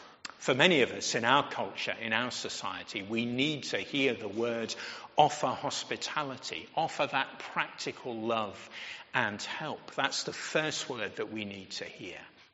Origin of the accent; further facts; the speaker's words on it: Yorkshire and the Humber, United Kingdom; It might have picked up that I'm from Yorkshire, and so it gives me sort of special interest stories.